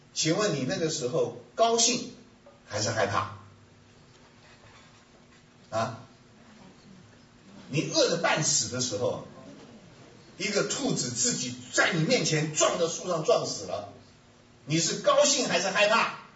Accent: Hunan, China; 特别是我这种从小吃辣椒长大的，你知道我们湖南人脾气没有好的呀

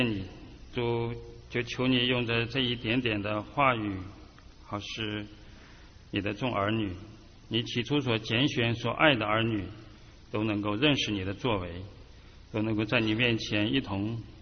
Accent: Haikou, Hainan, China; 我是来自中国的海南岛啊，海口，在那个地方，他的衣服我们不需要穿这么厚，穿个背心都已经很热啊

